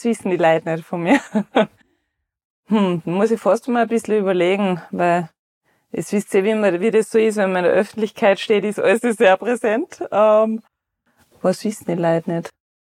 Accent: St. Johann, Austria; ich bin nachher eigentlich bei uns daheim in St. Johann ins Gymnasium gegangen

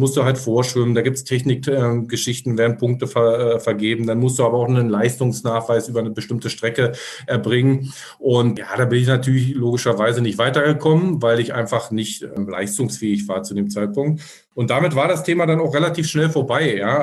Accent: Berlin, Germany; wir kommen aus Ost-Berlin, ich bin in Ost-Berlin 1977, schon lange her, aber ist so immer so, geboren

